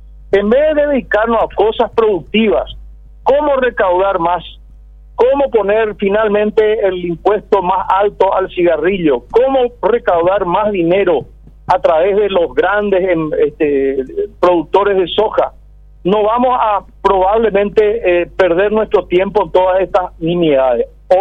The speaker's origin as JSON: {"language": "Spanish", "country": "Paraguay", "said": "ya lo hablo como ciudadano paraguayo"}